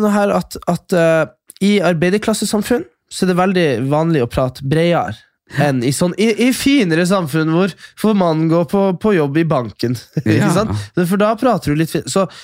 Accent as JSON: {"language": "Norwegian", "town": "Kjøpsvik", "region": "Nordland", "country": "Norway", "said": "Ja, det er der vi er fra, ja."}